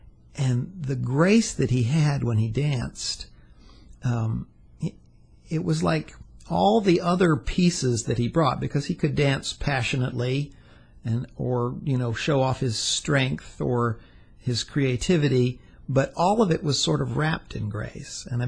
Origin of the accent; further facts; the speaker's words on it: the South, United States; normally, growing up in the South, when it's dinner time, you pray over your food